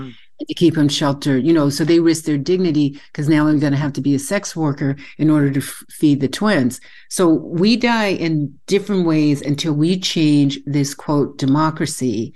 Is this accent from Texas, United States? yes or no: yes; Texas, United States; And I'm from Texas, so I see, okay, like the gunshot in the back of the pickup truck in the rack and stuff like that, Confederate flag decal.